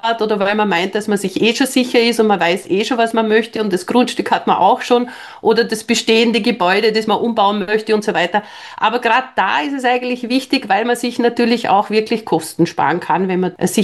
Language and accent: German; Austria; Also bei uns in Österreich gibt es die Leistungsphase 0 nicht oder Bauphase.